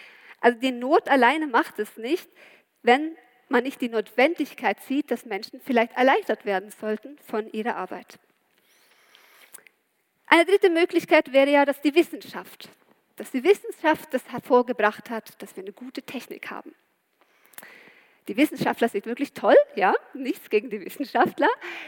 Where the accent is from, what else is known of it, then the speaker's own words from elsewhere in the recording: Norway; German is a second language; ich komme ja aus Norwegen, habe nicht so viel von Goethe gelernt